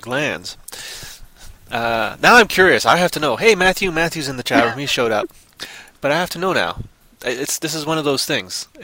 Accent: Canada; I'm a Canadian, eh?

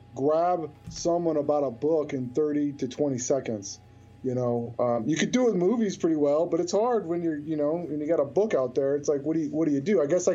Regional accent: United States; when I was a teenager, you know, being an American, we thought that America is the center of the universe.

